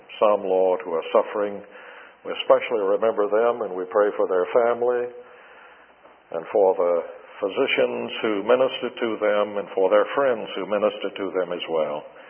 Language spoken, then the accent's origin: English; Birmingham, Alabama, United States; I grew up in the First Presbyterian Church of Birmingham, Alabama, and I attended Sunday school pretty regularly.